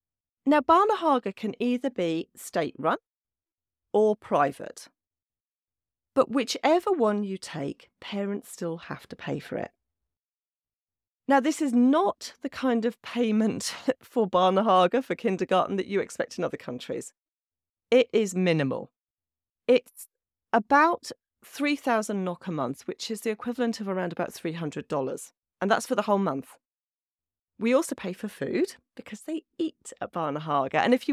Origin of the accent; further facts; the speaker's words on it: England, United Kingdom; now in Norway; because I'm English